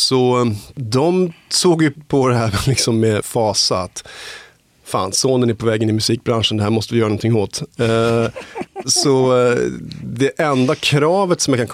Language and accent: Swedish; Stockholm, Stockholm County, Sweden; born there; Jag föddes i Stockholm och